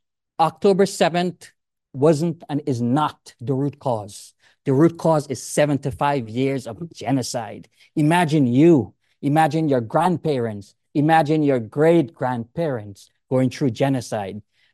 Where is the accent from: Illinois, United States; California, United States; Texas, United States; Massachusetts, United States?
Massachusetts, United States; Somerville; I'm from Somerville.